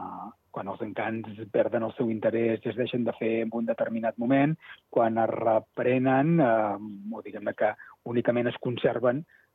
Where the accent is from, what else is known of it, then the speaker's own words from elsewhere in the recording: Catalonia, Spain; Però bé, som gent del Pirineu, no? Som gent